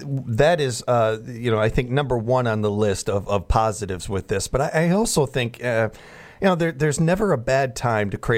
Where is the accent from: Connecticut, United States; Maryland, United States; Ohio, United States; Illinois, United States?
Illinois, United States; Chicago; when I was a kid, growing up in South Chicago